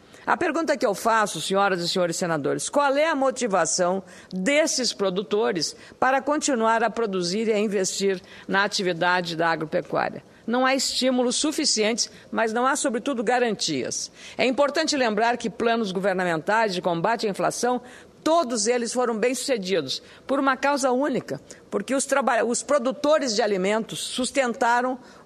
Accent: Rio Grande do Sul, Brazil; Esse agricultor veio lá do meu estado, de Ijuí, no noroeste do Rio Grande do Sul

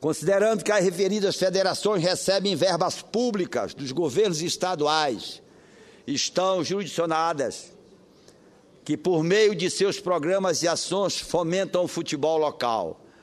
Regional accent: Pará, Brazil; Sendo assim, o Ministério Público da minha terra, tenho eu a certeza que não vai permitir que novamente este coronel corrupto, cínico e que é um mau gestor e que emperrou o futebol paraense

